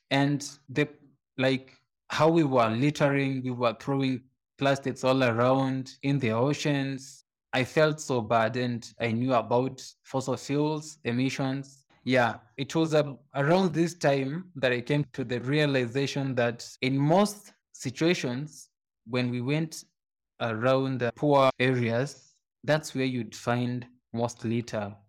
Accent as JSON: {"language": "English", "country": "Kenya", "said": "I am from Kenya, Africa. Kenya is a small country of 55 million people. People are very poor."}